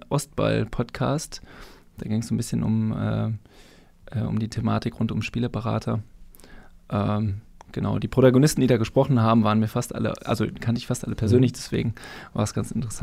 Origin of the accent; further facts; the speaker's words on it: Bersenbrück, Lower Saxony, Germany; born there; Ich hatte vorher keinen Bezug nach Thüringen, ich komme gebürtig aus Niedersachsen.